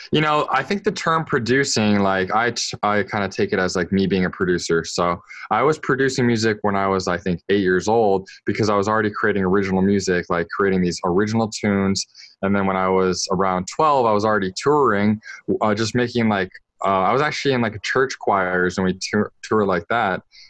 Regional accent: Canada; So I was growing up in Canada.

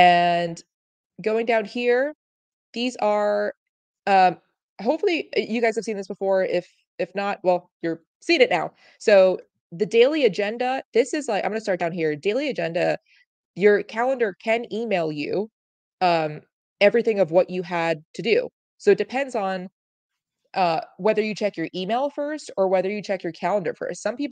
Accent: New York, United States; now in Arizona, United States; I feel like originally I'm from New York, so maybe this is why I feel this way, but I feel like everything revolves around East Coast time always.

